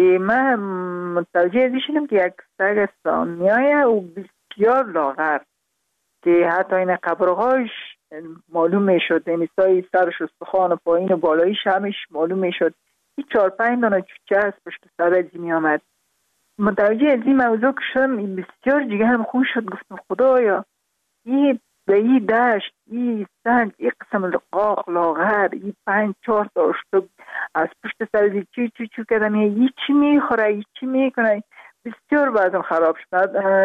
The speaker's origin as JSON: {"language": "Persian", "region": "Parwan", "country": "Afghanistan", "also_born_or_lived": "Kabul", "said": "در خود شهر کابل به دنیا آمدیم، من از پروان هستم"}